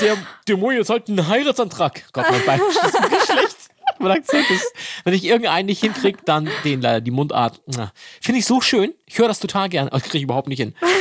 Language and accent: German; Hamburg, Germany; Das nochmal für mich als Hamburger.